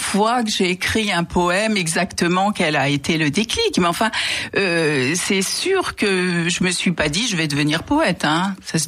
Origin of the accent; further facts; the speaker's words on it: Aix-en-Provence, Provence-Alpes-Côte d'Azur, France; Alors je viens d'Aix-en-Provence. Donc une ville quand même qui fait la part belle à la poésie.